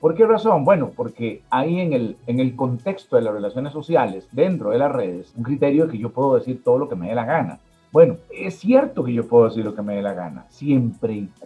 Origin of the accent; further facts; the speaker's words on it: Costa Rica; como costarricenses, nos debemos sentir muy orgullosos